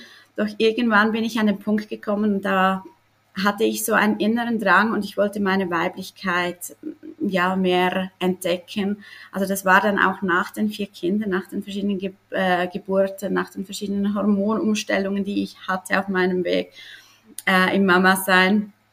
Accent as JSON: {"language": "German", "country": "Switzerland", "said": "ich komme aus der Schweiz."}